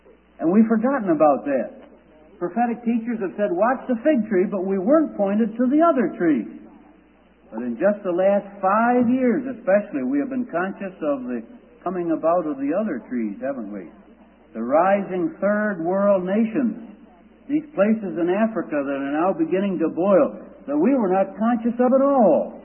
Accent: Scotland, United Kingdom; partly because I'm a Scotsman. Not a Scotchman, a Scotsman, a Scotsman.

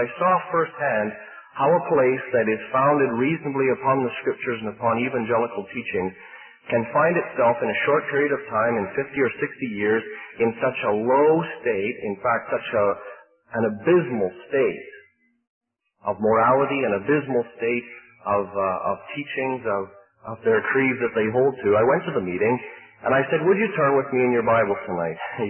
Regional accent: Ontario, Canada; I come from Canada, from Ontario

